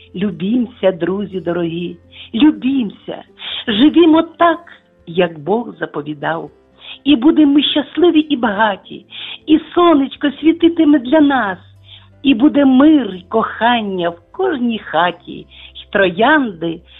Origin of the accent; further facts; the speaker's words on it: Lviv, Lviv Oblast, Ukraine; Ми вас, львів'яни, всі дуже любимо.